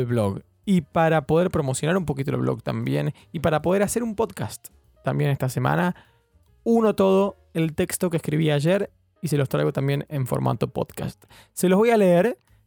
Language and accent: Spanish; Argentina; moved away as an adult; now in London, United Kingdom; ¿Por qué me fui de Argentina? Para los que no me conocen, soy un chico argentino viviendo en Londres hace un poquito más de 2 años ya.